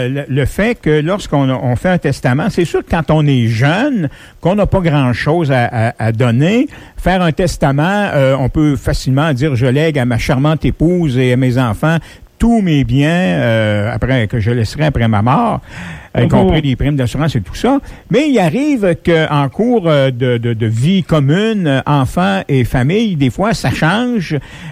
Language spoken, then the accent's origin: French; Quebec, Canada; Ah, puis je peux vous dire, chez nous, en Beauce, c'est pas mal ça, hein.